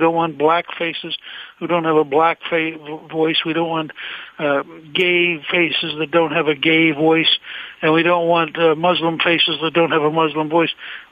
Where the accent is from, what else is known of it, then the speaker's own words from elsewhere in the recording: United States; Well, as an American, I frankly condemn that and oppose